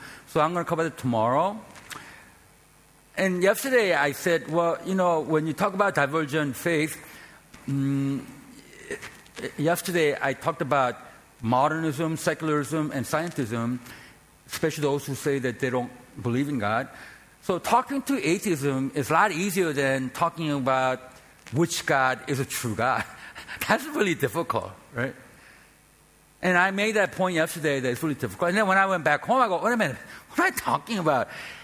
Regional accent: South Korea; English is a second language; I'm from Korea, and Korea is no exception because, you know, Western people stop having babies, right?

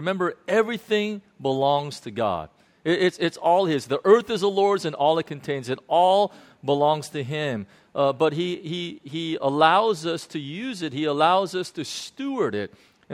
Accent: United States; because I'm American, I was thinking 100,000 US dollars.

